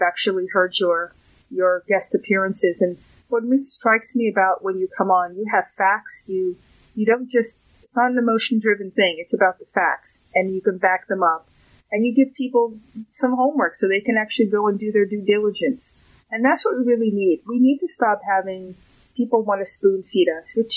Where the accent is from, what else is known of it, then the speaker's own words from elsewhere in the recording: New York, United States; because I'm a New Yorker formerly.